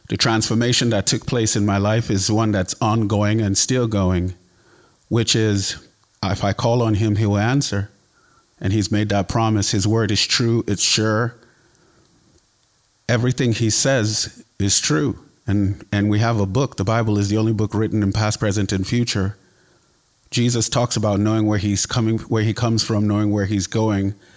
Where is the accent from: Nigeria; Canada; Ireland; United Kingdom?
Nigeria; also born or lived in United States; I grew up in Nigeria. I'm Nigerian. My parents are Nigerian. I'm American on paper. I was born in the United States, but I left when I was very young, 5 years old.